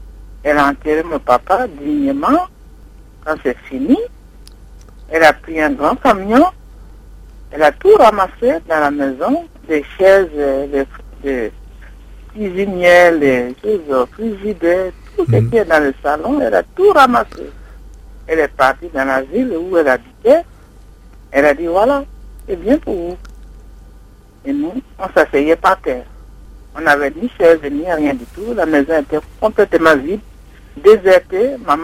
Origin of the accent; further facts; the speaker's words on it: Côte d’Ivoire; now in France; J'ai quitté Côte d'Ivoire en 85, je suis venue en France.